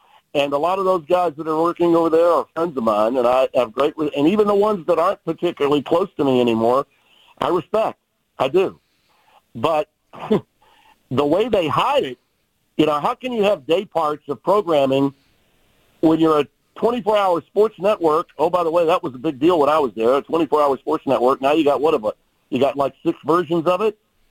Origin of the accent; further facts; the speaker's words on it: the South, United States; My God, I'm from the South.